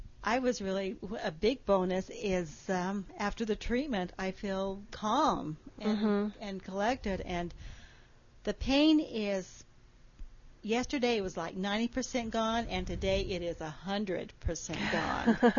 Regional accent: Evanston, Wyoming, United States; Well, I'm a … from Evanston, Wyoming.

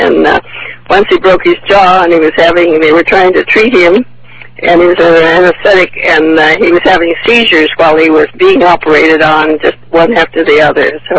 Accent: California, United States; I'm from Southern California, in the area like Laguna Gil, San Juan, and San Clemente.

